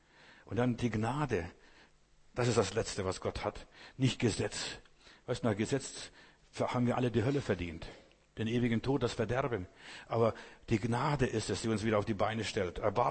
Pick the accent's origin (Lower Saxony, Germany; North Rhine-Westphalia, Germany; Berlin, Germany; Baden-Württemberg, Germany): Baden-Württemberg, Germany; ich bin kein Bayer, ich bin aus dem Schwabenland.